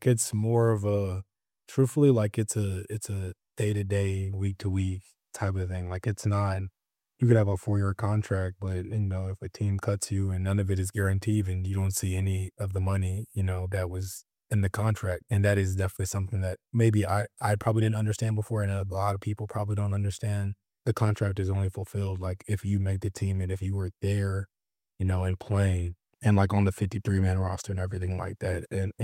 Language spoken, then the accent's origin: English; Georgia, United States; originally born and raised in Georgia.